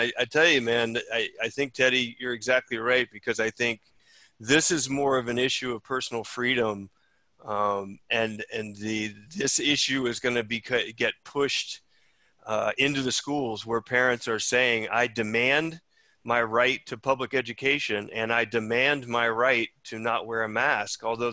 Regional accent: California, United States; from a number of mask, non-mask enthusiasts in my home state of California

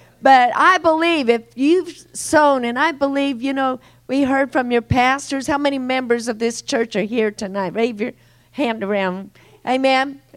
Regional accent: Colorado, United States; I come from Eastern Colorado, where there's miles and miles and miles of miles and miles of land, flat land.

